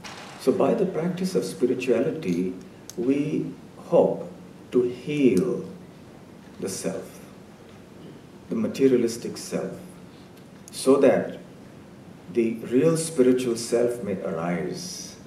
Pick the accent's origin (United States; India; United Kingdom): India; I grew up in India, and in our childhood we would hear many stories about different kings and so on.